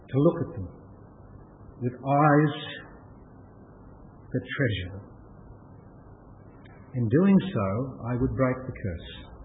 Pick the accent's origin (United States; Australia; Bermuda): Australia; I am not British, I am not English, I'm not Scottish, I am Western, but I am not European, I am Australian.